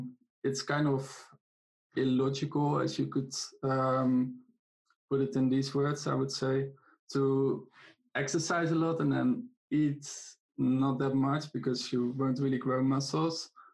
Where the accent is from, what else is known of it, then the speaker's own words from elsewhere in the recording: Netherlands; So I'm a journalist from the Netherlands.